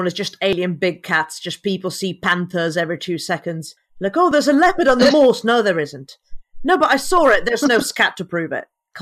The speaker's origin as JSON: {"language": "English", "region": "Sicily", "country": "Italy", "second_language": "English", "moved": "yes", "said": "I'm Sicilian. It's just like my accent is ever so slightly deceiving because I've lived here for about like 8 years or something."}